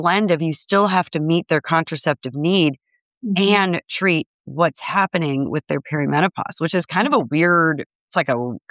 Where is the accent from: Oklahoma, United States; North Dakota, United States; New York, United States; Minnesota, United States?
Minnesota, United States; And I'm from Minnesota. So I'm very proud of my state.